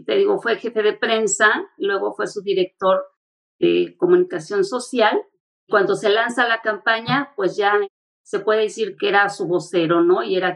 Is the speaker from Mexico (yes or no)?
yes; Mexico; Nosotros como mexicanos